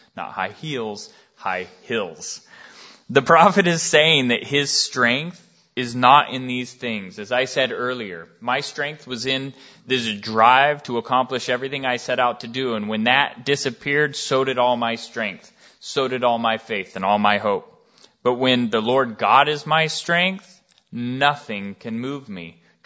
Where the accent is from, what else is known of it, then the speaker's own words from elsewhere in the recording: Wyoming, United States; So growing up in Wyoming, though, we have animals, lots of them, and we have a lot of mountains, too.